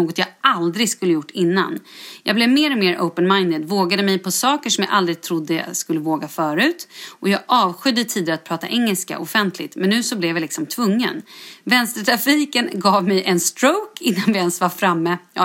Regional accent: Stockholm, Stockholm County, Sweden; moved away as an adult; now in Västerås, Sweden; Jag är född och uppvuxen i Stockholm men flyttade helt ensam till Västerås för att börja plugga.

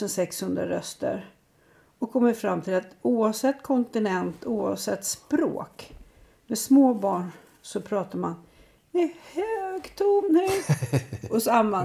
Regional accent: Sweden

